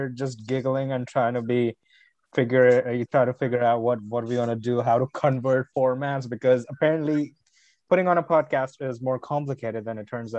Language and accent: English; India; I am originally from India. That's where I grew up